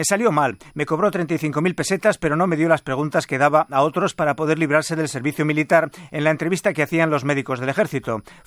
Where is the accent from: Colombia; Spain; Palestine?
Spain; Madrid, Community of Madrid; born there; Soy vasco al 17%, aunque nací en Madrid.